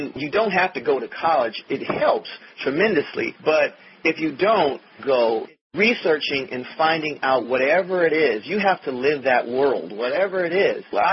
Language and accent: English; Hammond, Indiana, United States; I'm from Hammond, Indiana, a small town right near Gary, Indiana, and I had my eyes set on Los Angeles.